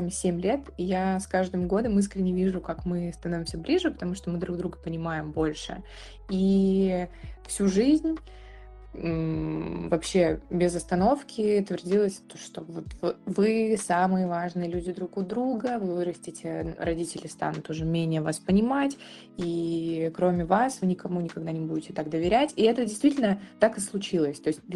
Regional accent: Kyzyl, Tuva, Russia; also born or lived in Novosibirsk; now in Saint Petersburg, Russia; я вообще из Тувы, из города Кызыл, это Средняя Азия. Потом я переехала, ну, мы с семьей переехали в Новосибирск

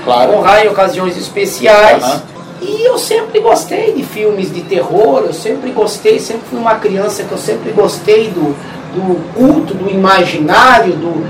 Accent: Jundiaí, São Paulo, Brazil; also born or lived in Campinas; Embora eu nasci em Campinas, eu sou jundiaiense.

